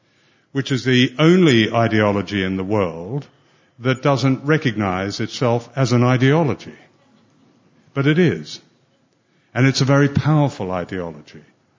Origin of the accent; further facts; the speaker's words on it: Australia; I grew up in Australia